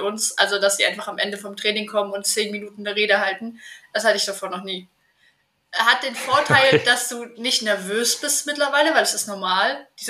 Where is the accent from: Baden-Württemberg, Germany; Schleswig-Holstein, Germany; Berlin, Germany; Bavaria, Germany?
Berlin, Germany; Ja, bin Berlinerin.